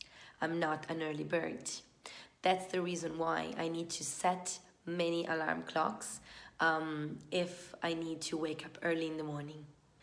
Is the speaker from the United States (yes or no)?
no; Italy; now in Zurich, Switzerland; am 28 years old and I was born on the 4th of December. I am from Italy, but I am currently living in Zurich, Switzerland.